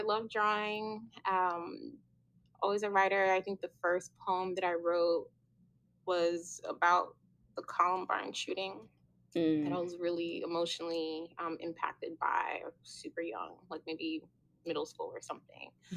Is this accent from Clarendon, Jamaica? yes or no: no; Spanish Town, Saint Catherine, Jamaica; born there; I was born in Spanish Town, Jamaica. My mom is from St. Catherine. My dad's from St. Anne. Most of my family still lives there.